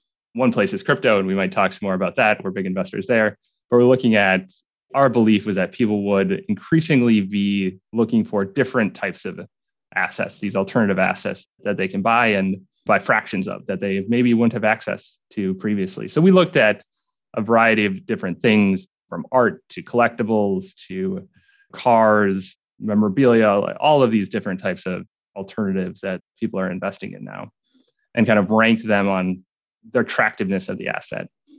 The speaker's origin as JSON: {"language": "English", "region": "Minnesota", "country": "United States", "tie": "born or raised there", "said": "I grew up southern Minnesota on a farm that's been in my family for 8 generations now."}